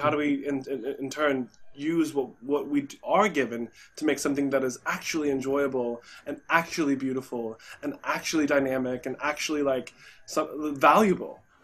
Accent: Olathe, Kansas, United States; I remember I grew up in Olathe, but my experience of Kansas City was always First Fridays

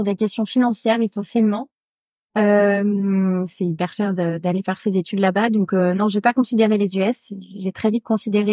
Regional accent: Île-de-France, France; J'ai grandi en banlieue parisienne et dans l'école, j'étais en école publique.

